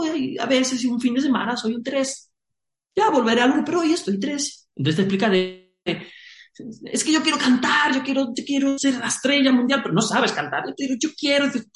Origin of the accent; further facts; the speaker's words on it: Spain; vengo de España